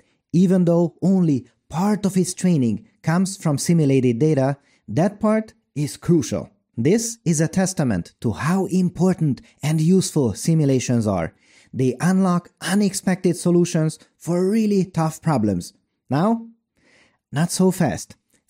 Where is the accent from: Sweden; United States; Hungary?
Hungary; Budapest; now in Pécs, Hungary; I grew up in Budapest, and now I live in southern Hungary in a different, beautiful city called Pécs.